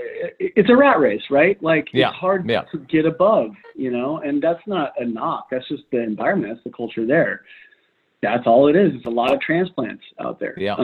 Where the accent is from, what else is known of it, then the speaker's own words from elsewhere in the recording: California, United States; now in Austin, United States; And that's really cool being out here in Austin, because I grew up in California and that isn't a thing.